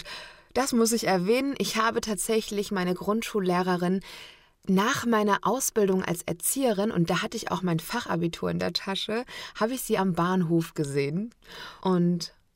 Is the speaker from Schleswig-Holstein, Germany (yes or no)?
no; Rastatt, Baden-Württemberg, Germany; Ich komme ja aus Rastatt, aus der Gegend, und da redet man halt Badisch.